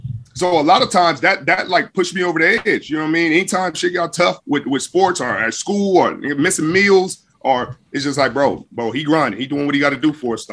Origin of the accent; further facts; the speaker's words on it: Los Angeles, California, United States; also born or lived in Compton; So growing up, starting in Watts, it was just, you know, it was you.